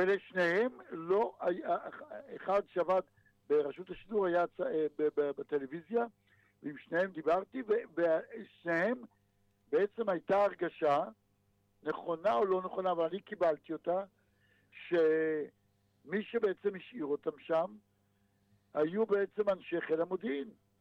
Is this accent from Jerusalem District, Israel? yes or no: no; Kvutzat Yavne, Central District, Israel; הוא היה מהקיבוץ שאני גדלתי בו, מקבוצת יבנה